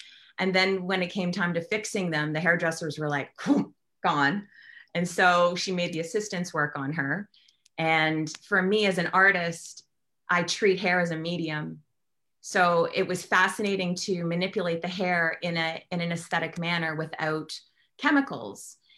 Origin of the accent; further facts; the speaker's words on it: Toronto, Ontario, Canada; I'm from Toronto, Canada